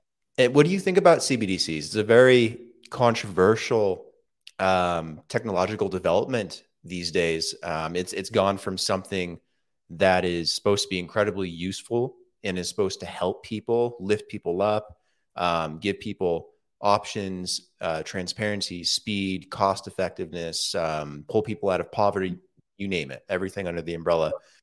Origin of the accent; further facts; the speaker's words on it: United States; now in Colombia; I'm from the United States. I live in Colombia